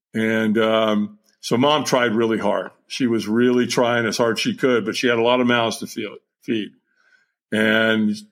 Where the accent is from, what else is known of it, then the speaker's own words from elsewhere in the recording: Long Beach, California, United States; also born or lived in Hollywood, California; And so at 5 years old, I moved from Hollywood, California to Long Beach, California.